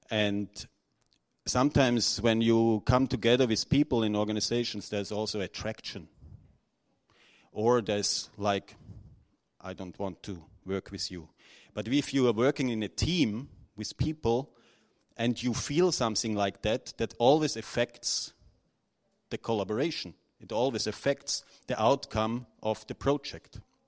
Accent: Austria; now in Zurich, Switzerland; I'm living in Zurich, Switzerland. I'm originally from Austria.

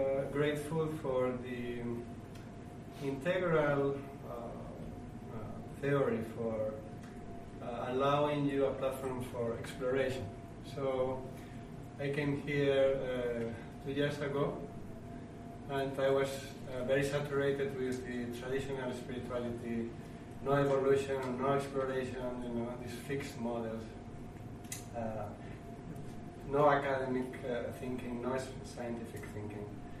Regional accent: Spain; moved away; I am originally from Spain, although I've been living abroad 20 years now.

